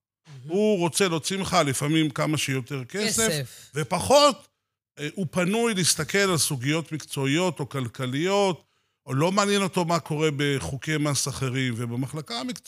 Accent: Rishon LeZion, Central District, Israel; now in Ness Ziona, Israel; נולדתי בשכונת מצוקה בראשון, וככה בשנים הראשונות שהייתי עוד ילד

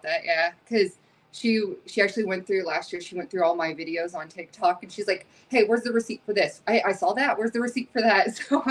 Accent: Colorado, United States; So we're from Colorado. So when we drive home, we actually passed it

